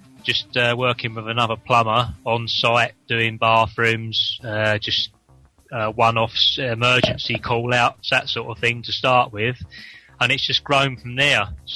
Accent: Maldon, East of England, United Kingdom; I'm from Malden in Essex, and I'm on the Level 2 plumbing course.

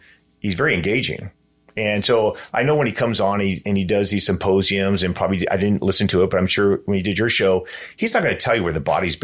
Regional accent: Ventura, California, United States; And then I grew up in Ventura, one of the areas I grew up

